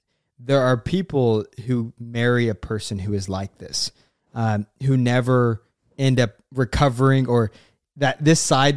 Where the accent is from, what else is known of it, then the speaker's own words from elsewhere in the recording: Oklahoma, United States; I'm from Oklahoma. She's from Texas.